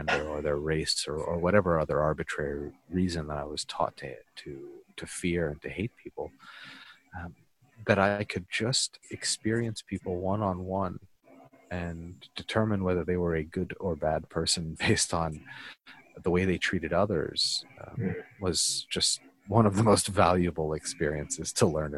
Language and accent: English; United States; there were so many other influences, just, you know, growing up in America that I didn't even recognize